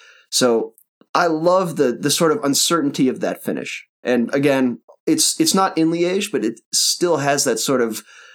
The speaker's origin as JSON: {"language": "English", "region": "New England", "country": "United States", "tie": "born or raised there", "said": "I grew up in New England, and there's a very similar kind of gray, worn out feel to the buildings."}